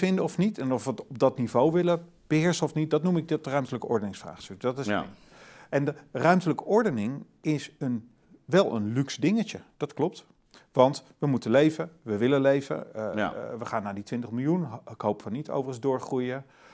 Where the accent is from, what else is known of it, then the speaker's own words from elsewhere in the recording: Flevoland, Netherlands; Ik kom uit de Flevopolder.